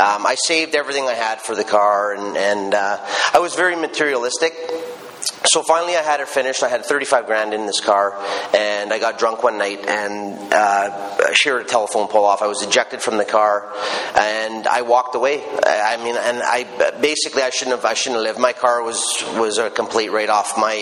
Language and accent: English; Port Moody, British Columbia, Canada; I was born and raised in Port Moody, which is on the coast. I come from a good family.